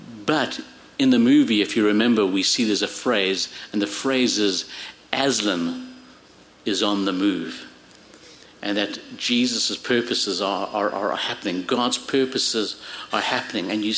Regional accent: Zimbabwe; also born or lived in South Africa; You know, I come from lion country, from in South Africa, and I grew up in Zimbabwe where we had lions.

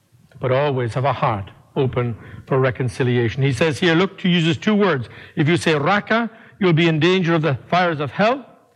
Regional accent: Ireland; growing up in Ireland, if Ireland wasn't such a violent country

